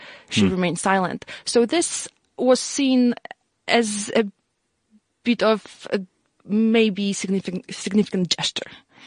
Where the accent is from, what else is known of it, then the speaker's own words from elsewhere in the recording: Poland; now in Warsaw, Poland; I was born and raised in Poland, yes.